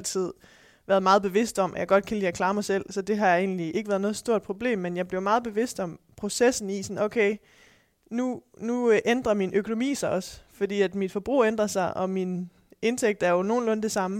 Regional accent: Aarhus, Central Denmark Region, Denmark; Jeg kommer fra Aarhus.

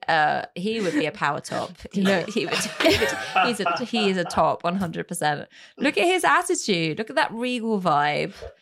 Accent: France; my childhood growing up in France.

